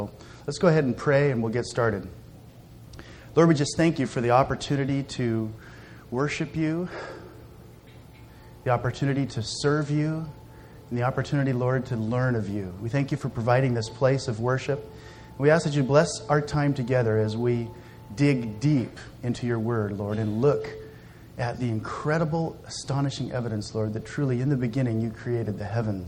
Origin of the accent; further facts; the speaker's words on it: Chino, California, United States; It's nice to be back in Chino. I grew up in Chino, graduated from Chino High School.